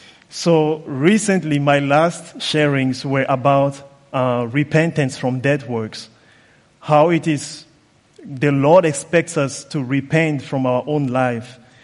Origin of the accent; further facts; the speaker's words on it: Cameroon; I come from Cameroon, and I have been in IBC now for 7 years.